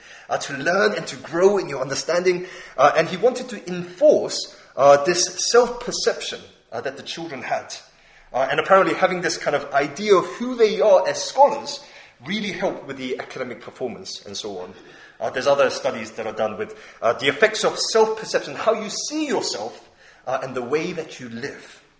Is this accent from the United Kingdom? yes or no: yes; London, United Kingdom; being a Korean immigrant when I was growing up in London.